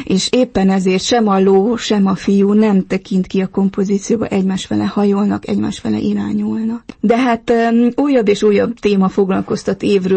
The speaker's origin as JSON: {"language": "Hungarian", "town": "Corund", "region": "Harghita", "country": "Romania", "tie": "born or raised there", "said": "hiszen én ezeken nőttem fel Erdélyben, Korondon, a fazekasság központjában."}